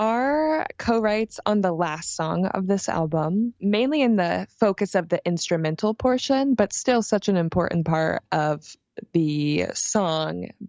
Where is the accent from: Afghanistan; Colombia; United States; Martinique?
United States; Lincoln, Nebraska; moved away as an adult; now in New York City, United States; I'm actually from Lincoln, Nebraska, which, as I tell people that in New York, they have simply no idea where that is.